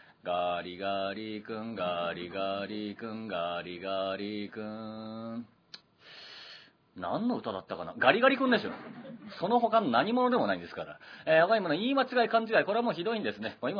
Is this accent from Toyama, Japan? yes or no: yes; Toyama, Japan; 富山県、僕出身でしてね。親父は、実家は富山県で一人で暮らしてるわけですけども。